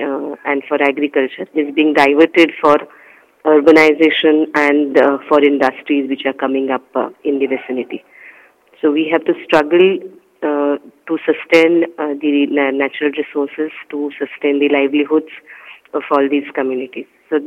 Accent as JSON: {"language": "English", "country": "India", "said": "I come from India and I live in a state or province called Maharashtra, which is and close to Mumbai."}